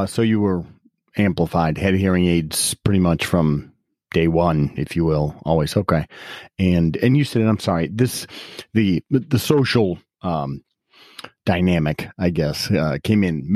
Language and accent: English; Ohio, United States; I'm from Ohio, but like all those people in Ohio talk funny.